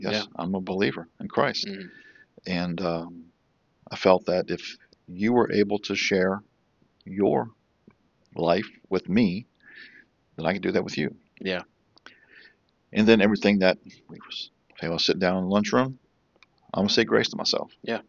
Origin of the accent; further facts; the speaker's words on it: New Orleans, Louisiana, United States; And born and raised in New Orleans and worked at a design company downtown.